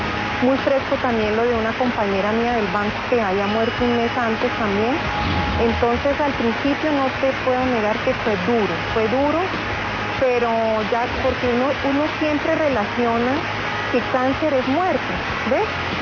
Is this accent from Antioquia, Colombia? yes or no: no; Neiva, Huila, Colombia; now in Bogotá, Colombia